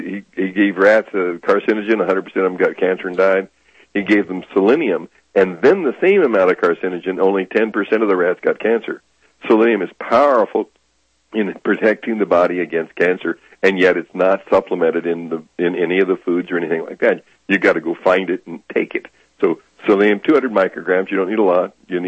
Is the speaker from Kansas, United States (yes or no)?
yes; Kansas, United States; I was raised in Kansas.